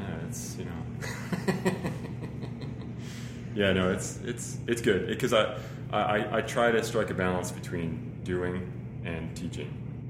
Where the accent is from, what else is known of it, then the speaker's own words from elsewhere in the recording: Chicago, Illinois, United States; So I grew up in Chicago, big Bulls fan.